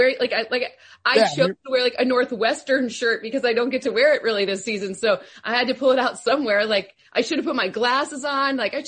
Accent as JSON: {"language": "English", "country": "Luxembourg", "tie": "born or raised there", "said": "So I grew up in Luxembourg"}